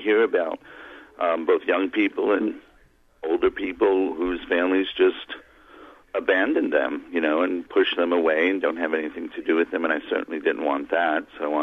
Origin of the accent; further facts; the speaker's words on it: New York City, New York, United States; I grew up gay in New York City in a very Italian-American Catholic family.